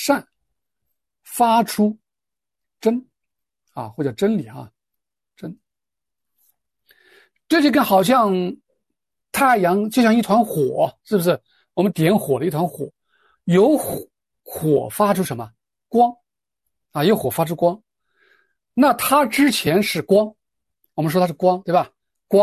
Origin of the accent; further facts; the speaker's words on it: China; 我们中国人的善，对吧？